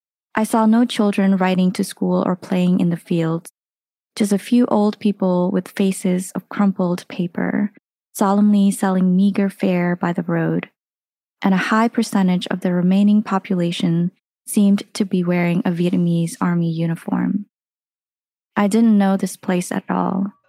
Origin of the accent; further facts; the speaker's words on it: Stung Treng, Cambodia; Growing up in Stang Trang, in northeastern part of Cambodia